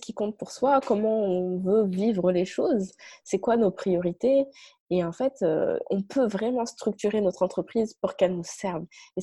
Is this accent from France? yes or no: yes; France; Parce que donc, j'habitais au Canada. Le Canada, ce n'est pas mon pays. Hein, moi, je suis française.